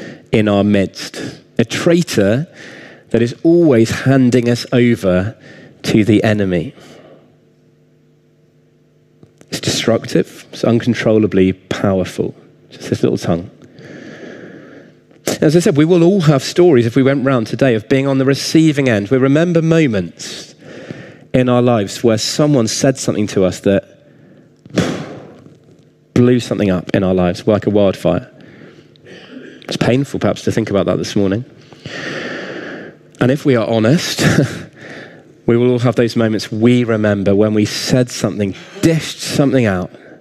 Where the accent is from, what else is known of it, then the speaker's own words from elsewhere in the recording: South West England, United Kingdom; That's about, I don't know, a mile or so from where I grew up in Cornwall.